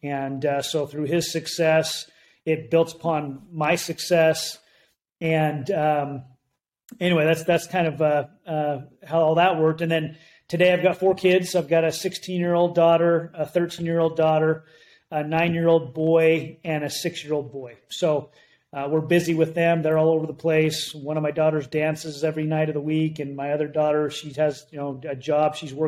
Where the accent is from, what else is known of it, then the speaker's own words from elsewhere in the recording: Utah, United States; But my background, I grew up in Utah, in the United States, and Northern Utah, and great parents